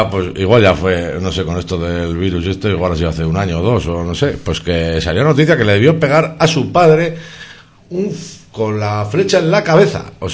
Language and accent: Spanish; Barakaldo, Basque Country, Spain; que somos de Baracaldo, aquí tienes además a los dos más baracaldeses de la banda hoy en día